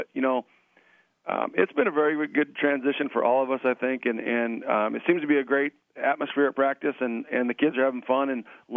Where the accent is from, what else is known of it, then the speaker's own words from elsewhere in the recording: Ashland, United States; Yeah, I come from Ashland, where my wife still lives and works